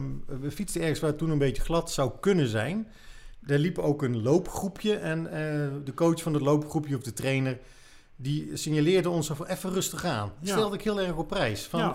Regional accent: Utrecht, Netherlands; Want wij komen uit Utrecht.

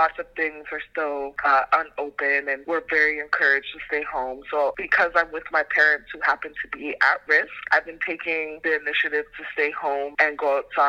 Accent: Toronto, Ontario, Canada; also born or lived in Ireland; I'm back in my hometown, Toronto, Canada, enjoying the rain.

